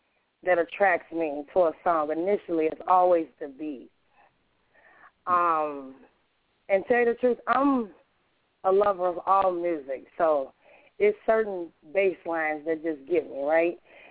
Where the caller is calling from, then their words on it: Chicago, Illinois, United States; on the mic. And I'm calling from Chicago, Illinois.